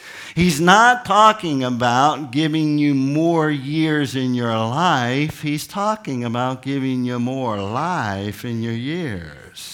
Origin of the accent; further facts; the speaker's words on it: Pittsburgh, Pennsylvania, United States; moved away as an adult; As most of you know, and if you don't know, I was born and raised in Pittsburgh. I left here in 1969 to join the Army